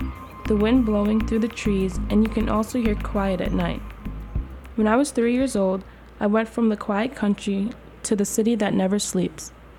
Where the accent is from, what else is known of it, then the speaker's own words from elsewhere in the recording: Guyana; I'm from Guyana, where everything you need comes from the trees.